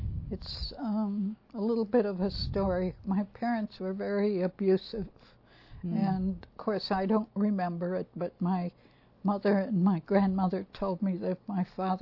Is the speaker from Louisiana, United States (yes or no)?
no; Iowa, United States; born there; I was born in Iowa on a farm, in a farmhouse.